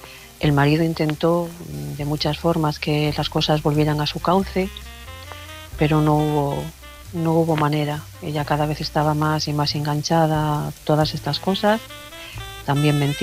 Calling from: León, Castile and León, Spain

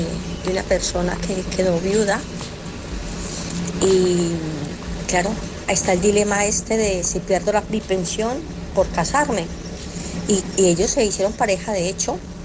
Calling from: Barcelona, Catalonia, Spain; de Barcelona.

